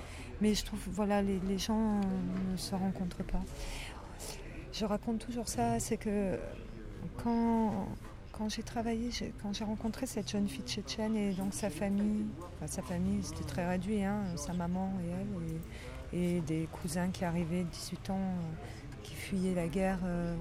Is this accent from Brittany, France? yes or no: no; Digne-les-Bains, Provence-Alpes-Côte d'Azur, France; Puis je disais d'où je venais, moi, de Digne-les-Bains.